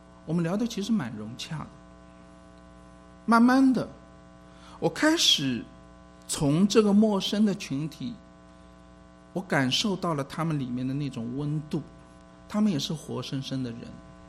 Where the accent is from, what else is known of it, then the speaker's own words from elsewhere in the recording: China; 但是我们刻意不提我是大陆人